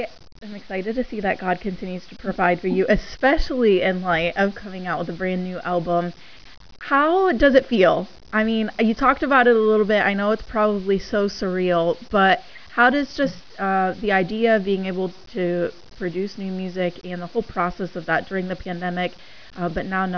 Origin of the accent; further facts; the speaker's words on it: United States; now in Australia; I'm actually American and felt called to Australia.